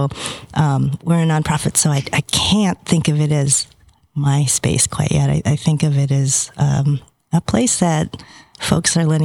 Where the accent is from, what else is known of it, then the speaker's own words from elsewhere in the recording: New London, United States; growing up in New London, where we are right now, Little Theater Auditorium was one of the first, well, was the first theater experience I ever had.